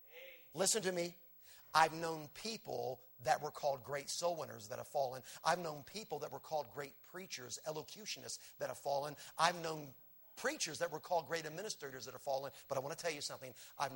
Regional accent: Little Rock, Arkansas, United States; born there

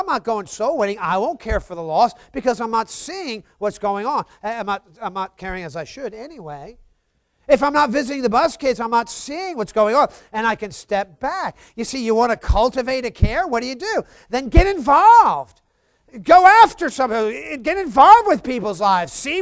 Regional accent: Baltimore, Maryland, United States; born there; I'm Northeast. I was born in Baltimore, you know, and so we have our box, right?

